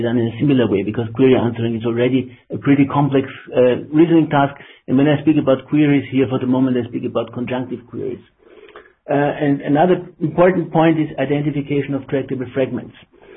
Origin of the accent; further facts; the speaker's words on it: Vienna, Austria; English is a second language; now in Oxford, United Kingdom; I have been in Oxford for 8 years, but I come from Vienna originally and from TU Vienna, and that's why my English is not really an Oxford English